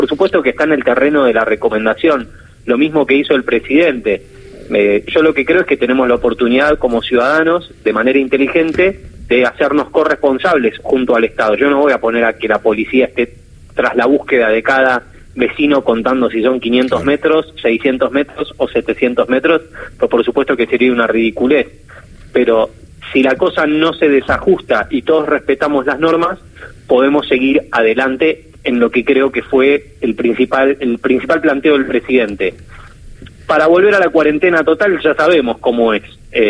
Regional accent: Valeria del Mar, Buenos Aires Province, Argentina; Que los que somos de Valeria, además, es medio como una república para nosotros.

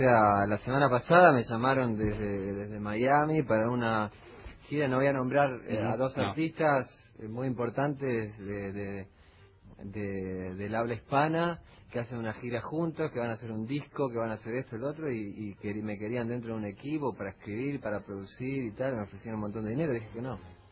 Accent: Concordia, Entre Ríos, Argentina; Yo me crié en Concordia. Y en las afueras, cerca de donde yo vivía

